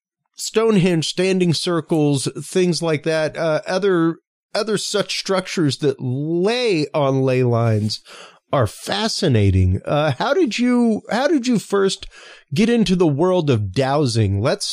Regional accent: Galveston, Texas, United States; Growing up in the Bay of Yoho, near Galveston, it's what I always called the Bay of Yoho.

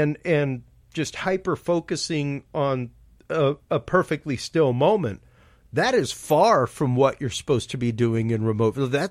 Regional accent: United States; because as an American male, I get to write down my feelings and impressions on a piece of paper

